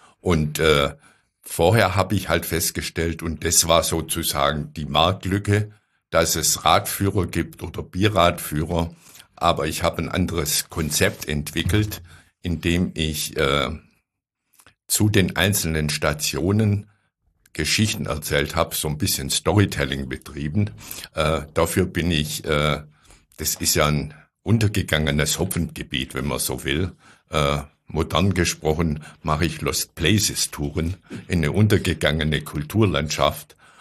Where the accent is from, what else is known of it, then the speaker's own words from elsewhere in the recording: Güntringen, Baden-Württemberg, Germany; Ich bin in Güntringen bei Nagold aufgewachsen.